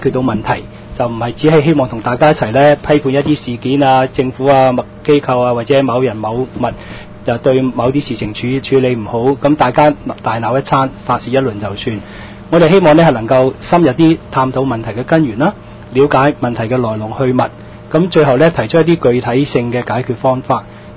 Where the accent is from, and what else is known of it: Hong Kong